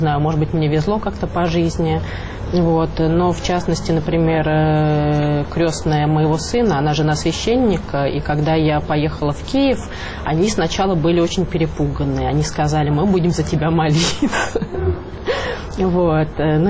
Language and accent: Russian; Moscow, Russia; узнав, что я из России, из Москвы